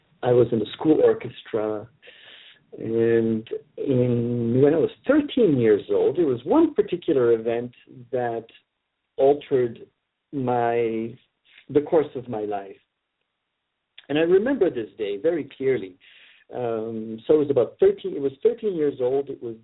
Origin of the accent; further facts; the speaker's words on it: Toronto, Ontario, Canada; I grew up in Canada, and as a Canadian, we were very used to the multicultural society, first of all. I grew up in Toronto